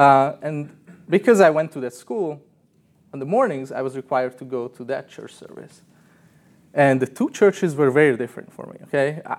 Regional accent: Hungary; English is a second language; moved away; So I grew up in Hungary. I think most of you know that. That's a small, small country in Eastern Europe.

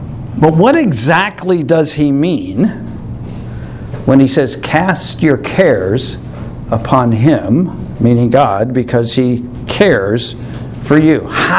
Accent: Long Island, New York, United States; I grew up on Long Island

